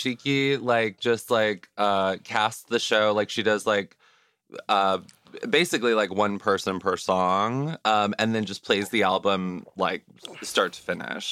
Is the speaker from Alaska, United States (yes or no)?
yes; Juneau, Alaska, United States; I'm from Juneau, and I've gone back in the summer a few times